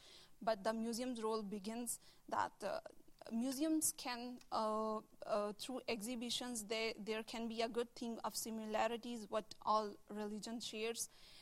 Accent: Pakistan; as we Pakistani Muslim people say that we are extremist.

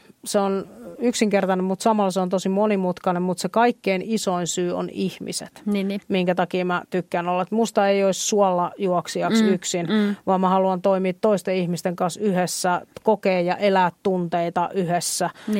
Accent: Kuopio, North Savo, Finland; Mun perhe, lapsuuden perhe, niin me ollaan Kuopiosta kotosi

